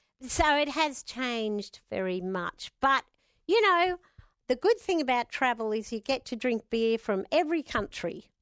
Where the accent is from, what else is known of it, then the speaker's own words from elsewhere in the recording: New South Wales, Australia; also born or lived in Hahndorf, South Australia; because we're from New South Wales, or originally Harndorf, South Australia.